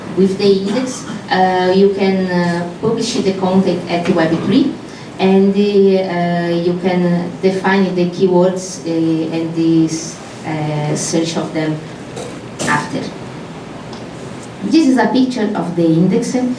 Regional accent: Brazil; English is a second language; A little about me, I'm from Brazil

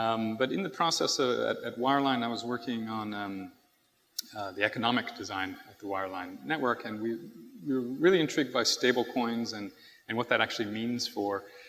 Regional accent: Brazil; So I grew up in Brazil

